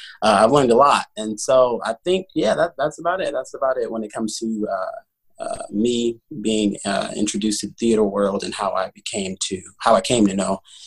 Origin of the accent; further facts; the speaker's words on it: Peoria, Illinois, United States; I just started doing community theater all around my town. I'm from Peoria, Illinois.